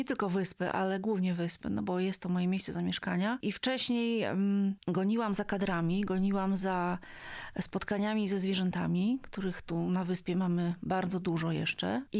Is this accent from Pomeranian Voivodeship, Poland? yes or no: yes; Sopot, Pomeranian Voivodeship, Poland; od urodzenia mieszkałam w Sopocie, wychowałam się tam i właściwie Sopot był moim centrum wszechświata.